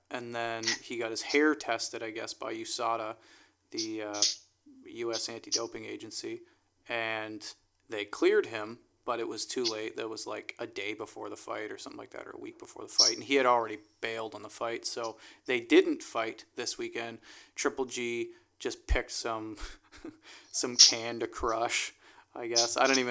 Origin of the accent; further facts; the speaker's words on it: Amersfoort, Utrecht, Netherlands; Jeffrey and I grew up in Amersfoort.